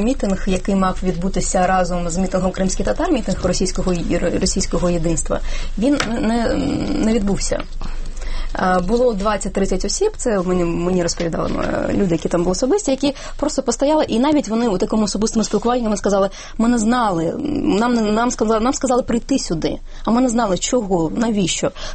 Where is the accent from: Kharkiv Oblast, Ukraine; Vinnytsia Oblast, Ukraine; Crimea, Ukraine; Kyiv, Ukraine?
Crimea, Ukraine; я зараз кажу, не як кримська татарка, як глядач, який подивився фільм